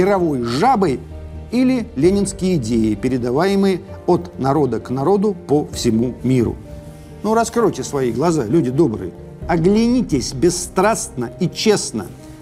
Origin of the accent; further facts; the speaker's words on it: Kurgan Oblast, Russia; born there; Я родилась в 95-м. В таком прекрасном и свободном, в кавычках. Я родилась в глубинке, в Зауралье.